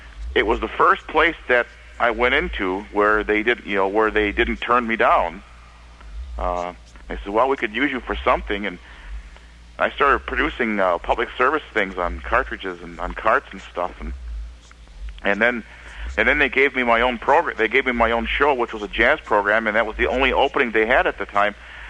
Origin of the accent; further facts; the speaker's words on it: Ladysmith, Wisconsin, United States; now in Hayward, United States; I grew up in Ladysmith, Wisconsin, which is in the northwestern part of the state, which is actually 50 miles south of where I'm talking to you from, which is on the Lac-Couturier Ojibwe Reservation near the city of Hayward.